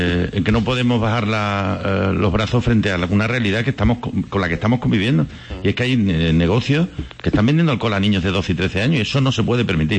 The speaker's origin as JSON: {"language": "Spanish", "country": "Spain", "said": "ojalá que seamos capaces como españolas y españoles de permitir que la ciudadanía que quiera pueda vivir en su país"}